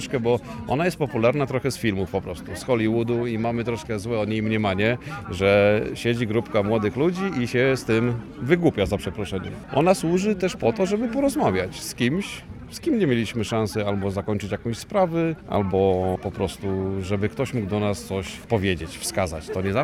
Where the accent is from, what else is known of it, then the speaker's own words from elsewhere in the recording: Iława, Warmian-Masurian Voivodeship, Poland; jesteśmy z Iławy i ogólnie jeździmy na różne festiwale, wydarzenia historyczne.